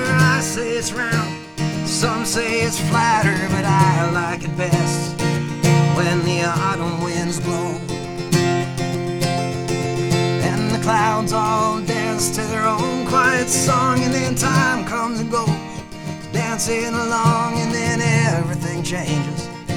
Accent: Red Deer, Alberta, Canada; and I'm from Red Deer, Alberta.

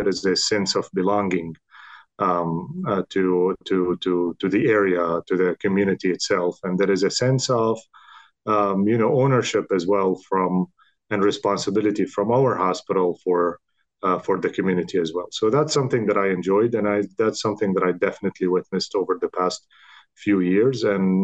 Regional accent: Syria; So I'm originally from Syria. So I grew up in Syria, and I did my med school in Damascus University in Syria

